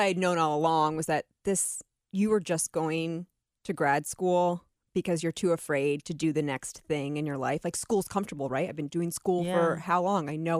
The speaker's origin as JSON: {"language": "English", "town": "Atlantic City", "region": "New Jersey", "country": "United States", "tie": "born there", "said": "I was born in Atlantic City."}